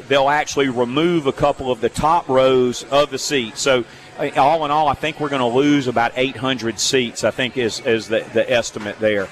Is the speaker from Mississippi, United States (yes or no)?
yes; Hattiesburg, Mississippi, United States; But when I grew up here in Hattiesburg, this was before the Coast Coliseum was built.